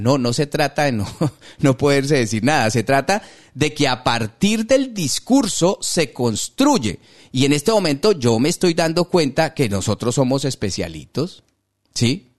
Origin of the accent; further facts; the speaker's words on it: Colombia; Simplemente mirémonos de frente de cómo somos como colombianos.